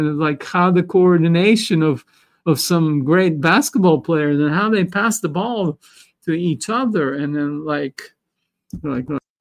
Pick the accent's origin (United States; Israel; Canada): Israel; English is a second language; So I was born and raised in Israel, a war-torn part of the world.